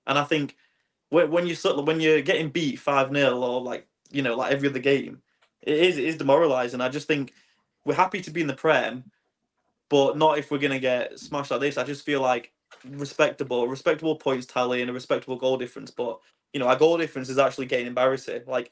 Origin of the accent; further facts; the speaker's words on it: Swindon, South West England, United Kingdom; I was born in Swindon That's my hometown.